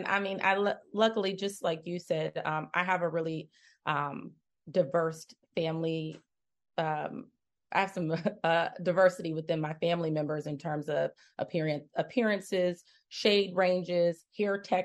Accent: Detroit, Michigan, United States; one of the things that helped me was growing up in Detroit where I was able to see, you know, a lot of Black people doing well, they were in leadership roles.

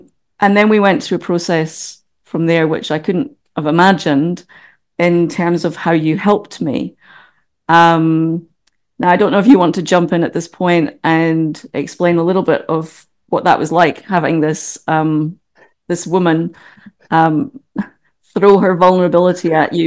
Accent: Scotland, United Kingdom; moved away as an adult; now in New Zealand; I'm Scottish, and for the last 23 years I've lived in New Zealand, Aotearoa.

